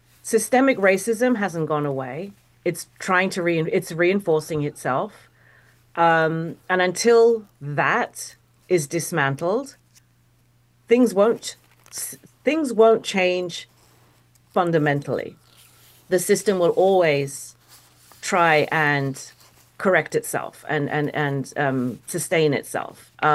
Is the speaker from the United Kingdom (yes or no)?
yes; United Kingdom; I'm a Brit teaching American history.